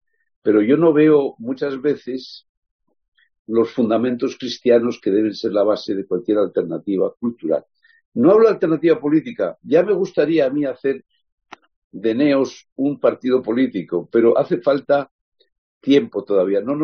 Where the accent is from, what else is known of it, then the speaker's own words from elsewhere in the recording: Basque Country, Spain; En mi tierra, en el País Vasco